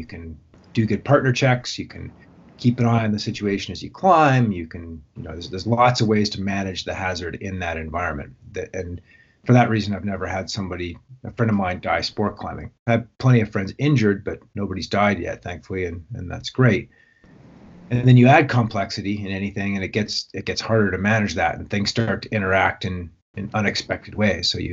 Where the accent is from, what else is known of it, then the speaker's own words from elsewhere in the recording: Calgary, Alberta, Canada; also born or lived in Jasper / Colorado; now in Canmore, Canada; Yeah, I mean, I grew up in outside of the Canadian Rockies in a town called Calgary and a city called Calgary, and then eventually moved up to Jasper and then lived in Colorado, but always in the Rocky Mountains, either in Canada or the U.S.